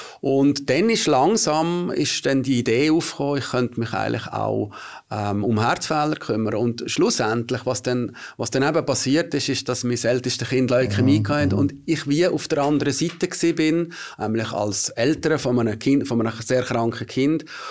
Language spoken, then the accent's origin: German; Nidwalden, Switzerland; moved away as an adult; now in Basel, Switzerland; Ja, ich komme ursprünglich aus Nidwalden.